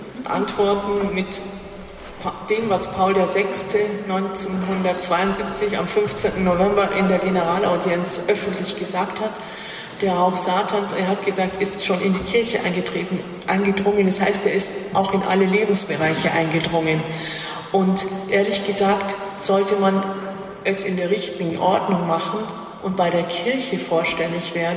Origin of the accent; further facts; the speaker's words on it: Bavaria, Germany; Ich bin keine Österreicherin, ich bin eine Bayerin